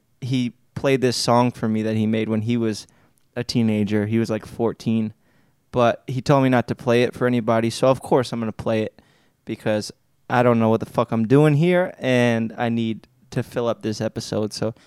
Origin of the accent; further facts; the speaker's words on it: Staten Island, New York, United States; sharing that story about my two idiot friends and growing up in Staten Island.